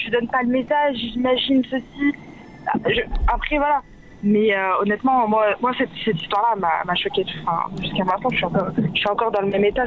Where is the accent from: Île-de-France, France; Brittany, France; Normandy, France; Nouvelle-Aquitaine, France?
Île-de-France, France; Paris; je viens de Paris